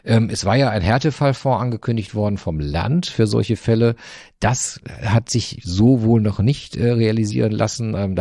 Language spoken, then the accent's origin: German; North Rhine-Westphalia, Germany; ich bin ja ein Kind des Ruhrgebiets